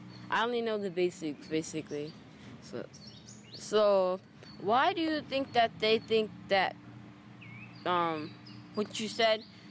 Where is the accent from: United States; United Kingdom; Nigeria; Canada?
United States; I'm from the United States, right? I told someone I'm from the United States.